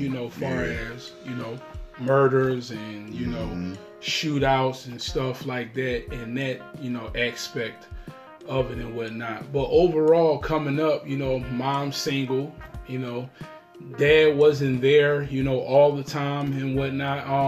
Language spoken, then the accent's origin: English; Philadelphia, Pennsylvania, United States; I'm from Philadelphia, Pennsylvania.